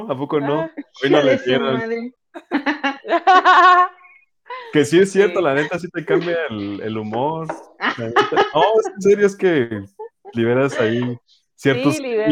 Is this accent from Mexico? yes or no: yes; Mexico; accent: chilango; me sale el acento como chilango con norteño, michoacano, y te hace una mezcla ahí bien rara